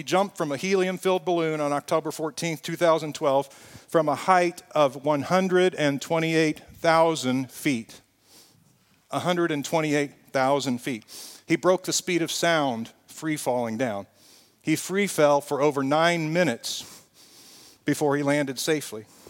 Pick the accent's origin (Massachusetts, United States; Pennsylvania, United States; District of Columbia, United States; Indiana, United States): Indiana, United States; Indianapolis; we're both from Indy, we've been to Houston, we've been to Florida, we've been to D.C., really all kinds, Georgia, all kinds of places together.